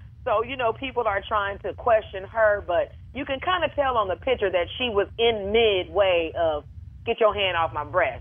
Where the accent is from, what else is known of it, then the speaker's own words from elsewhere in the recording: Inglewood, California, United States; Me being from growing up in Inglewood, I'm ready to cut anybody that want to try me.